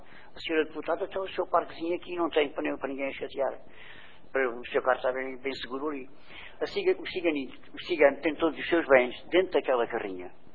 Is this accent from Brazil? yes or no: no; Estremoz, Évora, Portugal; porque eu sou de Estremoz, andei a estudar no colégio